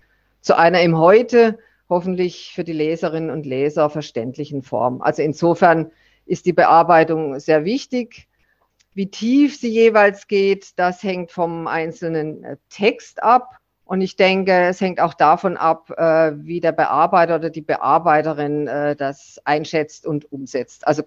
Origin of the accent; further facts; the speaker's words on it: Southern Germany, Germany; Ich dagegen bin eben Süddeutsche und mehr dem Süden verbunden, hier in Bayern und weiter nach Italien und vor allen Dingen nach Griechenland.